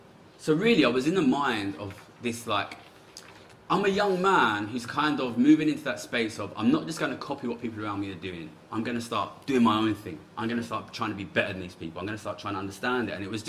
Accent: London, United Kingdom; now in Japan; And I grew up in London, and in a very multicultural area of London.

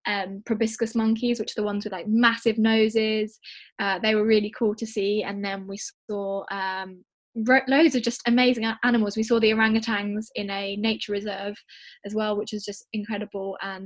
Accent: Redbridge, London, United Kingdom; So where I'm from is like, it's a London borough, so Redbridge is the borough, but the county is Essex, so it's a bit confusing.

